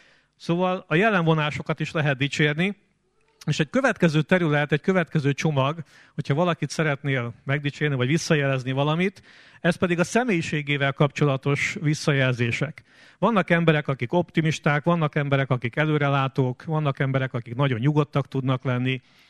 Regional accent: Hungary; itt 90%-ban magyar emberek vagyunk

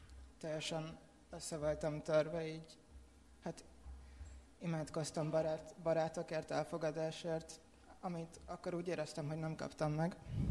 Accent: Budapest, Hungary; also born or lived in Zalaegerszeg; now in Budaörs, Hungary; Hát lassan már 8 éve, hogy Budaörsön élünk, így a családommal. Apukám lelkész volt Zalaegerszegen, én ott születtem, már a 3. gyerekként. És 10 éves voltam, amikor úgy döntöttek, hogy felköltözünk Budapestre.

